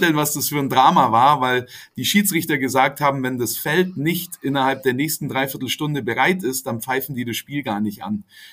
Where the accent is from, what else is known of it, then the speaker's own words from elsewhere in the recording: Augsburg, Bavaria, Germany; 2009 in München war es dann die näheste Möglichkeit als Augsburger